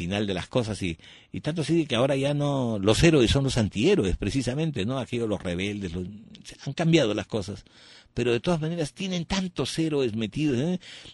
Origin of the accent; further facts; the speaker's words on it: Peru; hubo un detalle en el año 1994 en mi país, en el Perú